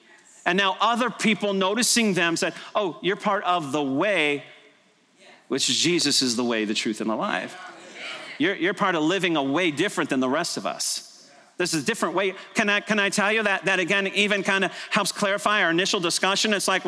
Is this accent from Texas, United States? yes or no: yes; Texas, United States; So it's more than I grew up in Texas, more than I live in the Bible Belt, more than I grew up in church even